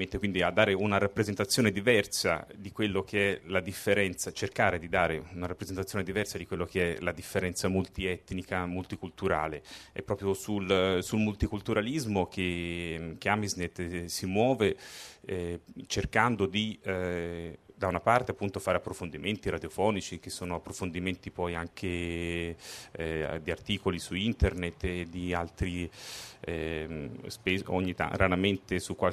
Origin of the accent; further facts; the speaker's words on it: Umbria, Italy; io sono umbro